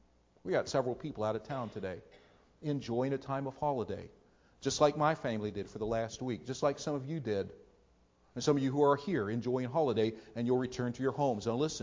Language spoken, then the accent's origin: English; Ohio, United States; Listen, I grew up in Ohio, I lived in Ohio and all those things, so I am scarlet and gray all the way through.